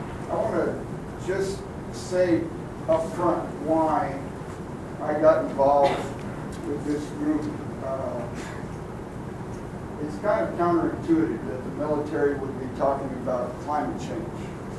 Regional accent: Austin, Texas, United States; I'm from Austin, so I apologize.

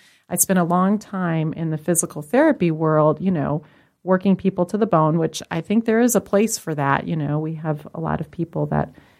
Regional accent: India; I went to Asia because I am Indian.

